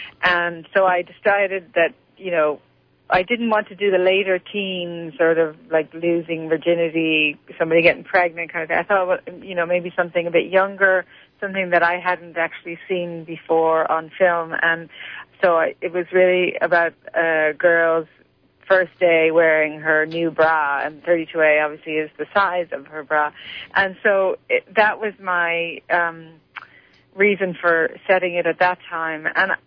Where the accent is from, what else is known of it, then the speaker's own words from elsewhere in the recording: Dublin, Leinster, Ireland; also born or lived in Chicago, United States; now in Drumahair, Ireland; So I sort of grew up between Chicago and Dublin, and I spent all my teen years in Dublin, and then I really only came back to America as an adult, and then ended up in New York.